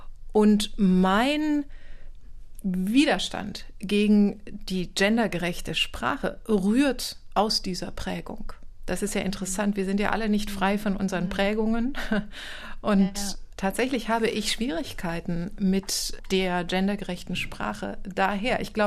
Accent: East Germany, Germany; Also ich bin ja in der DDR aufgewachsen.

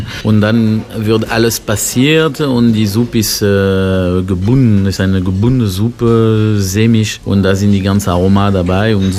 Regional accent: France; German is a second language; now in Berlin, Germany; Wir sind Franzose, wir präsentieren die französische Gastronomie mit Leidenschaft

